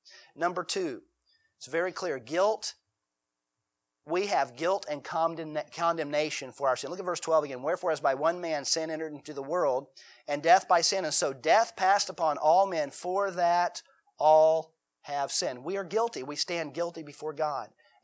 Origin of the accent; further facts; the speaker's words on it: United States; born there; Well, no, that was before I was born. I was born in the United States.